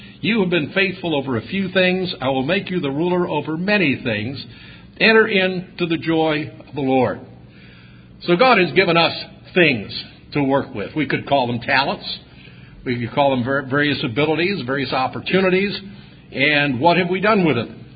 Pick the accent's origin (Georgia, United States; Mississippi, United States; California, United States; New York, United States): New York, United States; Irondequoit; I remember when I was growing up in Irondequoit, New York, I was sort of a jerk as a kid